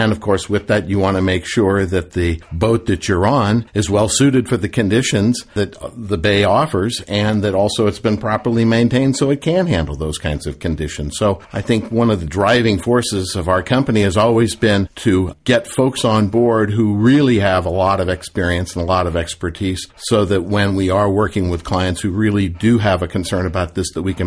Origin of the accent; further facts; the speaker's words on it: San Francisco, California, United States; Well, John, I was raised in San Francisco, happened to live not too far away from Lake Merced